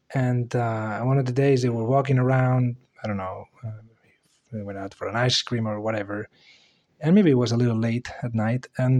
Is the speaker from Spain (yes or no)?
yes; Spain; I'm from Spain originally